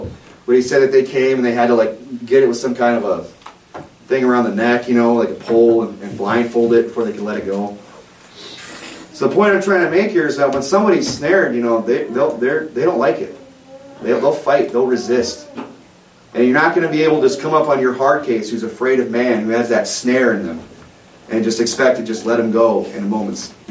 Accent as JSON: {"language": "English", "region": "Michigan", "country": "United States", "said": "Just because I'm from Michigan doesn't mean I know of traps, right?"}